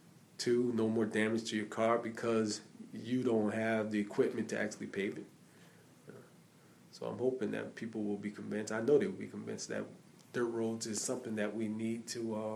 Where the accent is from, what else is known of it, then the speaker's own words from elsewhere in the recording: Hilton Head, South Carolina, United States; when I was growing up in Hilton Head, one of the things that I felt was very good was going to the rec center after school